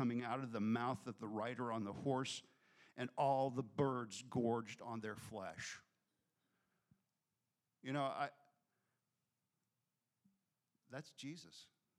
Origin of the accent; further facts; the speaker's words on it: United States; Because I grew up in the West. I grew up in America.